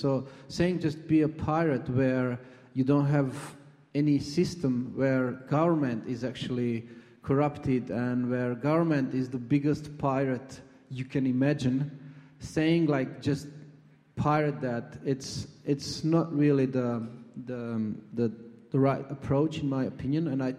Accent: Croatia; So for example, I'm coming from Croatia, and we are country in transition

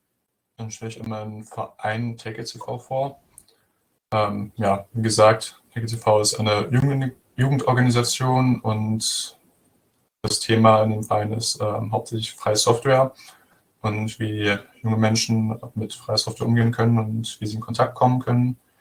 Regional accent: Germany; ich bin 17 Jahre alt und ich komme aus Deutschland

